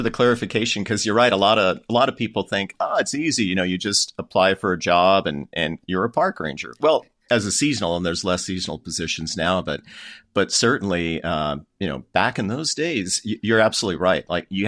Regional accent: Colorado, United States; I grew up in Colorado, and my dad used to take us on road trips every summer for vacation

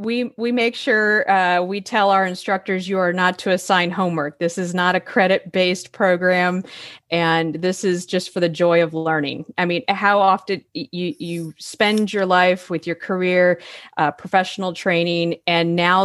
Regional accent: Florida, United States; I did mention that I was born and raised in Florida.

